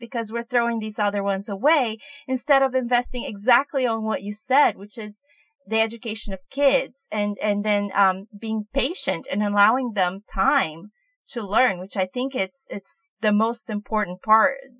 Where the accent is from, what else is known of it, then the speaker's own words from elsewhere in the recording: Florida, United States; I'm here from Florida, and I have kids in public elementary school